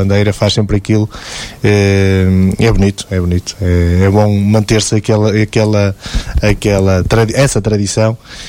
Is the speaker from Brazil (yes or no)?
no; Gesteira, Coimbra, Portugal; não sou da Lavandeira, sou da Gesteira